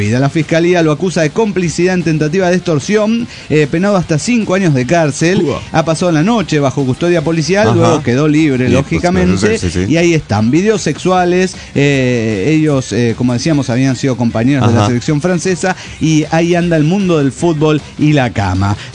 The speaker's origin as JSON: {"language": "Spanish", "region": "Querétaro", "country": "Mexico", "said": "de Querétaro, México."}